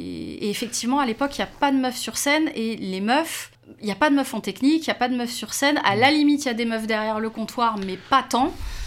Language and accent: French; Rennes, Brittany, France; Née, j'ai grandi à Rennes, ouais.